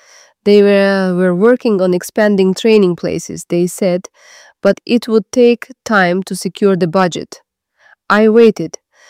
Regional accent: Bucharest, Romania; moved away as an adult; now in London, United Kingdom; I grew up in Bucharest and came to London at 18 to study biomedical sciences at Queen Mary University.

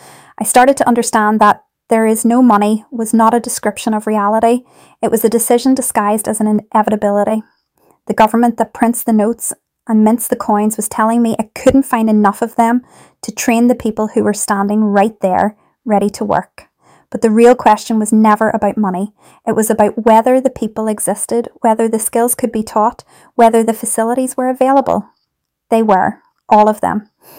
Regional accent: Northwood, London, United Kingdom; I grew up in Northwood to a family of teachers

